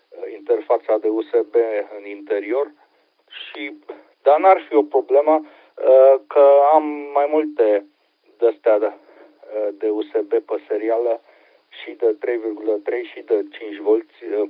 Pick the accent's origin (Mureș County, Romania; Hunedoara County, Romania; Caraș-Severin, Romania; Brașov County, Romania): Brașov County, Romania; Brașov; now in Celle, Germany; sunt din Brașov